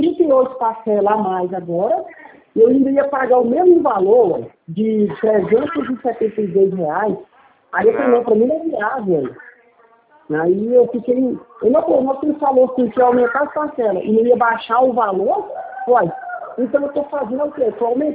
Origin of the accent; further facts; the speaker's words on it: Goiânia, Goiás, Brazil; Então, eu sou daqui de Goiânia.